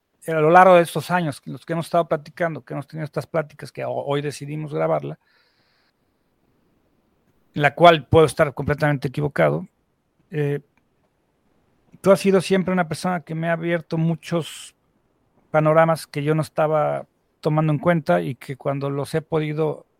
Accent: Mexico; tendríamos que poder seguir siendo mexicanos

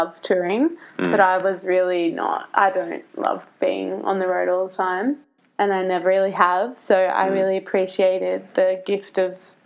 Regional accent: Forster, New South Wales, Australia; I grew up on Worimi Country in Foster, New South Wales

